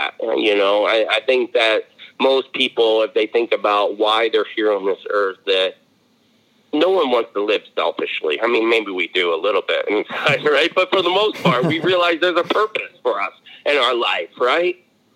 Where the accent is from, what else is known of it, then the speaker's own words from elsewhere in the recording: New Jersey, United States; also born or lived in Michigan; I grew up in New Jersey, then moved to Michigan, and I lived there for about 18 years.